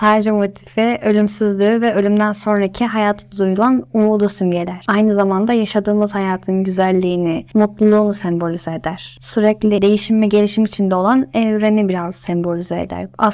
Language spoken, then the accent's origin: Turkish; Ankara, Turkey; bir Ankaralı olarak